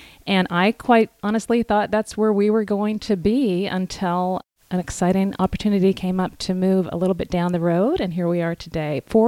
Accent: Newfoundland and Labrador, Canada; I grew up and was born and raised in Canada. I come from Newfoundland, which is way off the East Coast. Think about where the Titanic went down. So pretty remote.

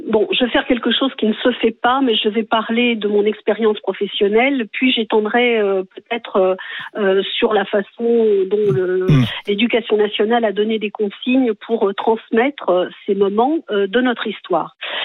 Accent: France; Je suis française tout court.

